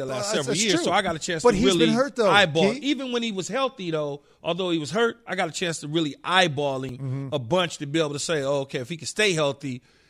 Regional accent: California, United States; Because I'm from California. It's the fake Orange County.

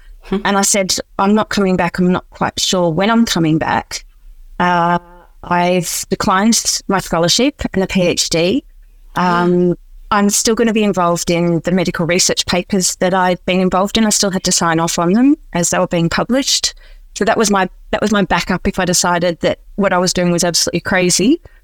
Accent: Bendigo, Victoria, Australia; I guess I had a little bit of an insight growing up in Bendigo. Our family were growers and had some of the oldest vineyards in Bendigo.

